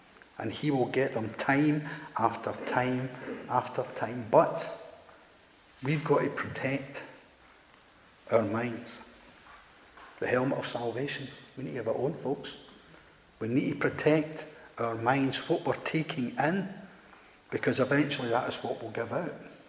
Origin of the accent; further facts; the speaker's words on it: View Park, Scotland, United Kingdom; I came from View Park near Uddingston. The biggest industry really was the coal mines in that area.